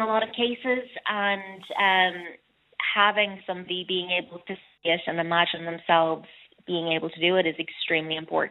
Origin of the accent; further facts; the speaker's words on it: County Meath, Ireland; I am from the Royal County.